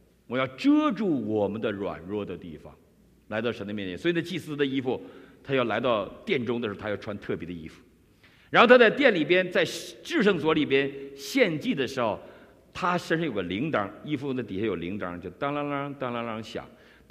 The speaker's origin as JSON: {"language": "Chinese", "region": "Northeast China", "country": "China", "tie": "born or raised there", "said": "我小时候，我们东北人一年洗两次澡"}